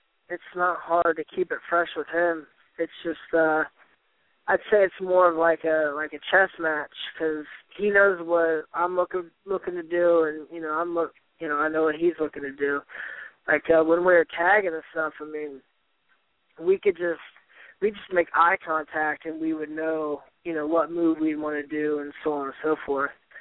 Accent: Dayton, Ohio, United States; Like, oh, I'm from Dayton, Ohio.

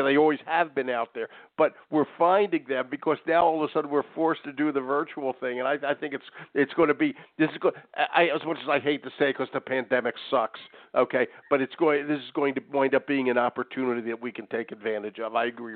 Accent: Philadelphia, Pennsylvania, United States; I'm from Philly. I know Camden quite well.

